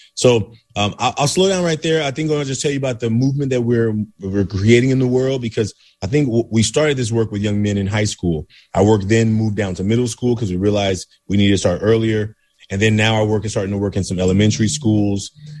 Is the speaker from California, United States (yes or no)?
yes; Oakland, California, United States; Now, listen, I know that my growing up in Oakland, California it was my story.